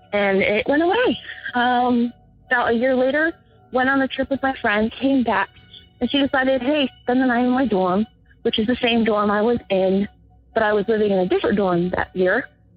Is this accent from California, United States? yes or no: no; Phoenix, Arizona, United States; I'm from Phoenix, Arizona.